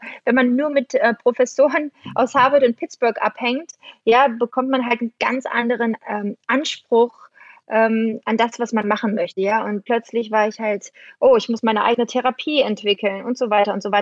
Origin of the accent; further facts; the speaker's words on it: Thuringia, Germany; ich bin in Thüringen groß geworden. Ich bin eigentlich als Tomboy, nicht kleines Mädchen, eher als kleiner Junge, auf den Bäumen, den Thüringer Bäumen und Wäldern groß geworden